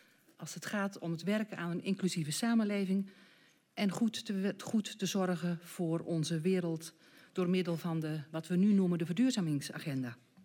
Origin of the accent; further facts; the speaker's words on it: North Brabant, Netherlands; Mijn wortels liggen in het land van Heusden en Altena in Noord-Brabant, waar ik opgroeide.